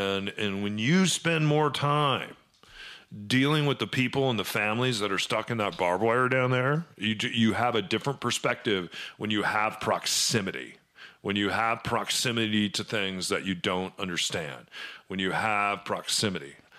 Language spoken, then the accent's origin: English; Midwest, United States; born there; I was born in the Midwest. I've spent lots of time on the East Coast.